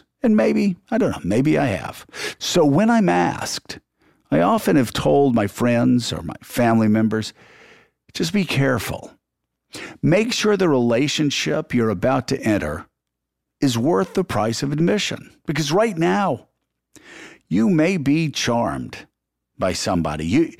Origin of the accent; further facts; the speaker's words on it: Pensacola, Florida, United States; when I was growing up in First Baptist Church in Pensacola, Florida.